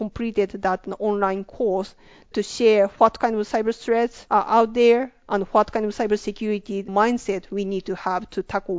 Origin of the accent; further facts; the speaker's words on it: Japan; I'm from Japan